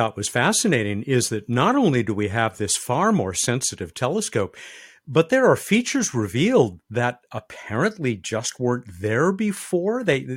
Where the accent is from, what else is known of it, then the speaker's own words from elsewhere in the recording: San Diego, California, United States; the coast of my hometown, San Diego, California.